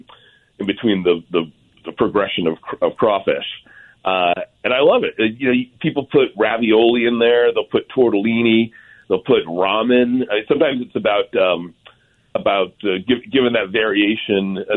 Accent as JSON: {"language": "English", "region": "Rhode Island", "country": "United States", "tie": "born or raised there", "said": "I grew up in Rhode Island and spent a lot of time in New England"}